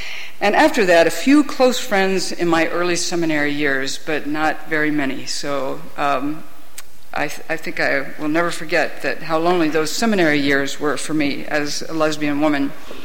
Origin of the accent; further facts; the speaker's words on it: Ohio, United States; I grew up in Ohio and know a little bit about this area